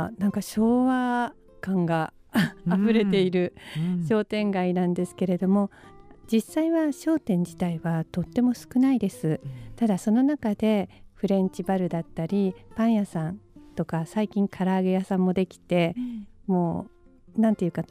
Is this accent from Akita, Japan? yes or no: no; Setagaya, Tokyo, Japan; 私自身ですね、生まれた時から、世田谷で育ちました。生まれ育ったのは世田谷区蒲田というところで、真言宗智山派の吉祥院という寺院で、育ちました。